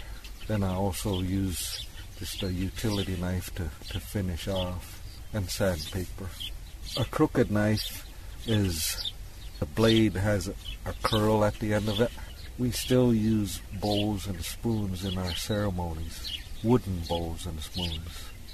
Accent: Tama, Iowa, United States; from the Meskwaki settlement here by Tama, Iowa. I'm a traditional Meskwaki wood carver. When I grew up, I lived with my grandfolks.

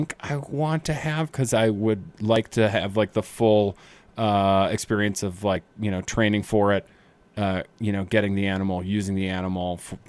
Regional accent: Chicago, Illinois, United States; And yes, I say kombucha because I'm from Chicago.

